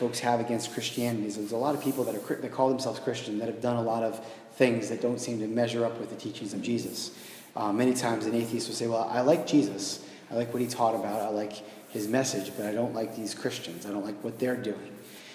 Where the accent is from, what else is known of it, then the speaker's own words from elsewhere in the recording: United States; As an American, people that aren't religious, we read the Word of God